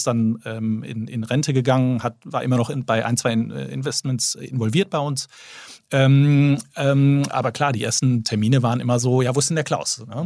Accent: Bonn, North Rhine-Westphalia, Germany; und dann sind wir dann zusammen in meine Heimatstadt Bonn gezogen

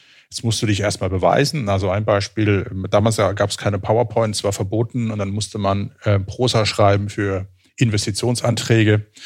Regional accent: Southern Germany, Germany; als Süddeutscher in Süddeutschland aufgewachsen, hat man schon eine emotionale Nähe auch zur Schweiz. Ich habe viel Zeit in meiner Jugend auch in der Schweiz verbracht.

